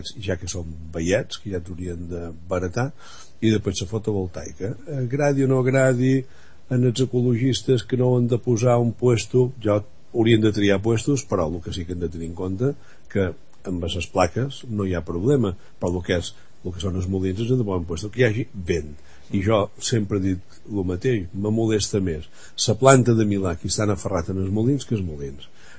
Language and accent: Catalan; Balearic Islands, Spain; jo com a resident de Mó o com a menorquí no ho veig malament